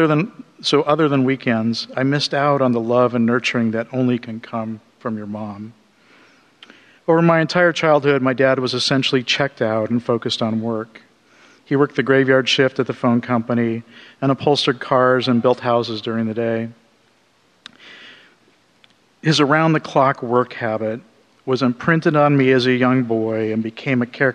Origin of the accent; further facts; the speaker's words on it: The Dalles, Oregon, United States; born there; I was born in the Dalles, Oregon on a hot August night in 1957, the son of a preacher's kid.